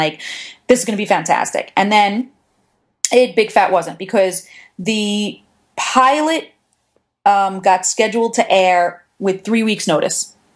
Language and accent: English; New York, United States; accent: New York; With my big personality and my New York accent, you know, on the Oprah Winfrey Channel.